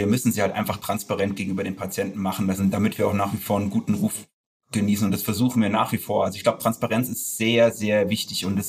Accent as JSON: {"language": "German", "region": "Hesse", "country": "Germany", "said": "Nun komme ich aus der Nähe von Frankfurt, deswegen kenne ich auch noch alles drüber hinaus."}